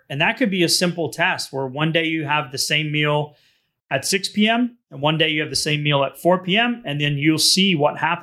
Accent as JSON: {"language": "English", "region": "New England", "country": "United States", "tie": "born or raised there", "said": "You know what's crazy, man, is growing up in New England, and I'll keep this really brief, but it was an old house, right?"}